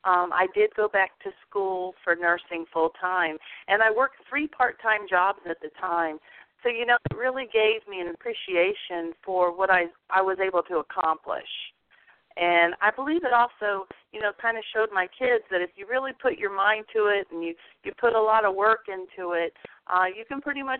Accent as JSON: {"language": "English", "town": "Homestead", "region": "Florida", "country": "United States", "tie": "born there", "said": "I was born in Homestead, Florida"}